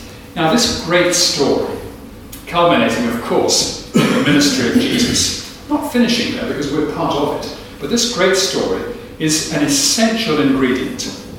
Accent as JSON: {"language": "English", "region": "England", "country": "United Kingdom", "lives_now": "Scotland", "said": "I'm an Englishman living in Scotland."}